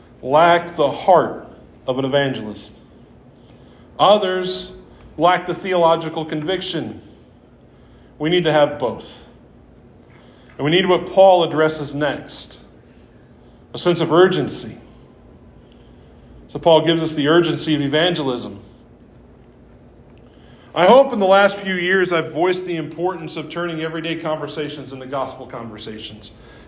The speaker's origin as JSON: {"language": "English", "region": "Missouri", "country": "United States", "said": "But I'm from Southeast Missouri."}